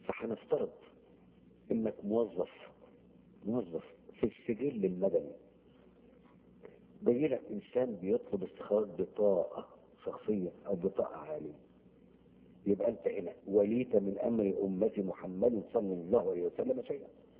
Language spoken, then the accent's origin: Arabic; Aswan, Aswan Governorate, Egypt; born there; انا من مواليد اسوان